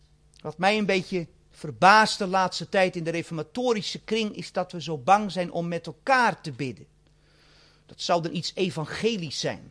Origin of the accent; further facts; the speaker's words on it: South Holland, Netherlands; ik kom jezelf uit Albertswaard